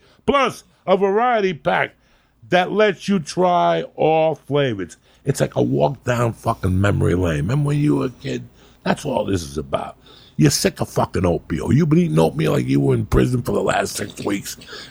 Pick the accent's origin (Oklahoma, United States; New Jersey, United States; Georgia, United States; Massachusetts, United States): New Jersey, United States; North Bergen; Look at my hometown of North Bergen. Number 2 in the fucking state of New Jersey.